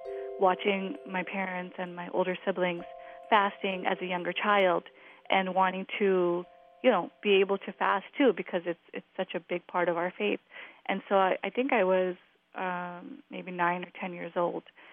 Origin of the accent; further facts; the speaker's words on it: Glendale Heights, Illinois, United States; I am from Glendale Heights, Illinois. I am 28 years old, mom of two.